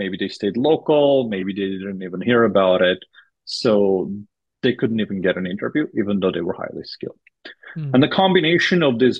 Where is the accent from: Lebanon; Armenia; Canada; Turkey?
Armenia; English is a second language; now in United States; So I grew up in Armenia, and my parents always had this kind of focus on education, that education is the future.